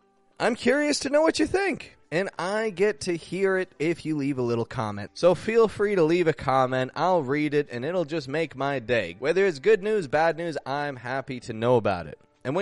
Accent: Toronto, Ontario, Canada; I'm from Toronto, Canada

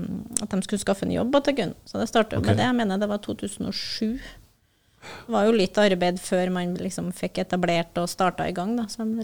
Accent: Trøndelag, Norway; Da var jeg på Namsos da, noen mil unna der jeg kommer ifra.

